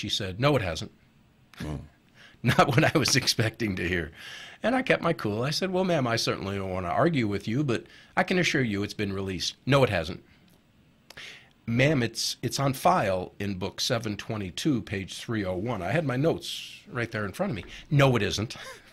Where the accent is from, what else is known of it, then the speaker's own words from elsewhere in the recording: Rhode Island, United States; I'm from Rhode Island. It's hard to say words that end with the letter A.